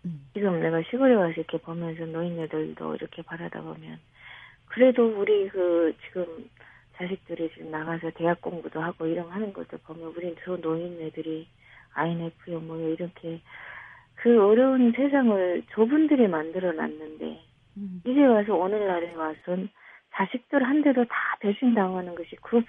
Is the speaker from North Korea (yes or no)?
yes; North Korea; now in South Korea; 나는 북한 사람이라는 것을 내 스스로가 가져왔더라고요.